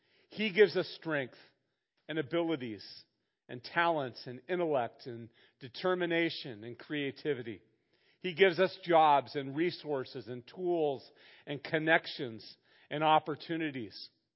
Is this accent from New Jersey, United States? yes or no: no; Santa Barbara, California, United States; I didn't have growing up in Santa Barbara, rather poor, and always wanted.